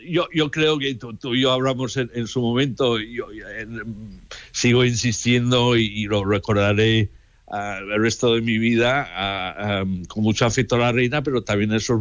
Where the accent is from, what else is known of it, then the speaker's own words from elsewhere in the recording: United Kingdom; yo cada vez que voy a España, como británico, tengo que hacer una gran cola para entrar